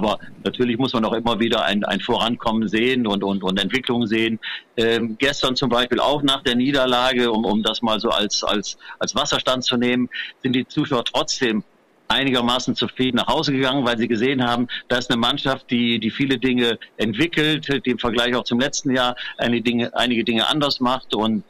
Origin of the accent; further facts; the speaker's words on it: Düsseldorf, North Rhine-Westphalia, Germany; Ich bin Düsseldorfer Sohn